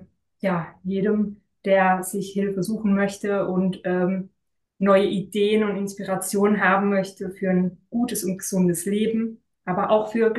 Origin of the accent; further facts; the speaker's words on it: Rhineland-Palatinate, Germany; ich bin 36 Jahre alt, ich komme gebürtig aus dem Rheinland-Pfalz, bin da sehr ländlich und schön aufgewachsen und mich hat es dann irgendwann in die Stadt gezogen.